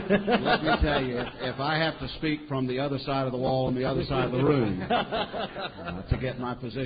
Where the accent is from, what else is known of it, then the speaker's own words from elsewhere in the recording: Tallahassee, Florida, United States; from Tallahassee, Florida.